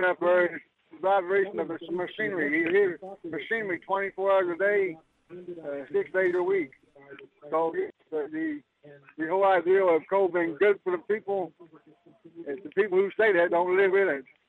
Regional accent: Cape Horn Mountain, West Virginia, United States; I'm from Cape Horn Mountain, West Virginia. And I'm here to bring justice to the Appalachian people across the country, actually.

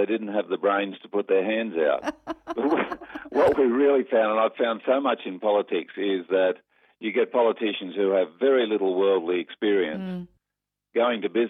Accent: Sydney, New South Wales, Australia; now in Tasmania, Australia; as a 20-something year old, I came from Sydney down to the island state of Tasmania off the south edge of the Australian continent

